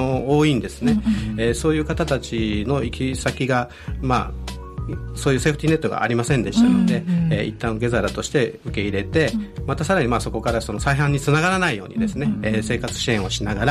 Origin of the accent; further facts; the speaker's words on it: Osaka, Japan; 私地元が大阪なので